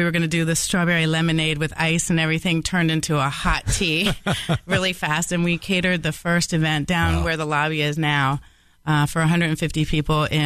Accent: Washington, District of Columbia, United States; and I'm from Washington, D.C., so he grew up on ham sandwiches.

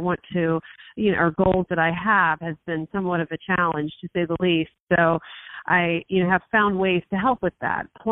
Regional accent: Florida, United States; I'd grown up drinking tea. I'm from Florida, so there's a lot of tea down in the South.

